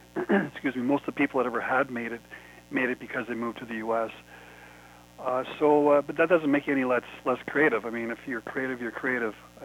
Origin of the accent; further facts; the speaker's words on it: Ottawa, Ontario, Canada; I grew up in Ottawa, Ontario, Canada